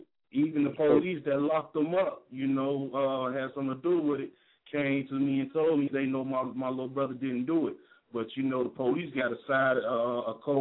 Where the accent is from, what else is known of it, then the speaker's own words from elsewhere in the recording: Chicago, Illinois, United States; now in Georgia, United States; I'm from the Chi-Town, you know, north side of Chicago, Rogers Park, you know, Bucktown representative, but right now I reside in Georgia